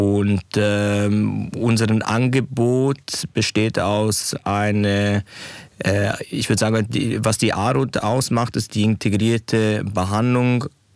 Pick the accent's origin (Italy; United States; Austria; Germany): Italy; moved away as an adult; now in Switzerland; Ich bin in Italien aufgewachsen. Ich bin halb Italiener, halb Deutscher und ich habe dort auch mein Medizinstudium abgeschlossen, bin dann in der Schweiz umgezogen